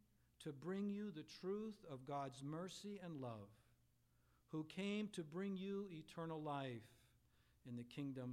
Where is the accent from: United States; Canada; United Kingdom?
United States; Portland, Oregon; I don't know if any of you read about the terrorist attempt in Portland, Oregon. That's my hometown.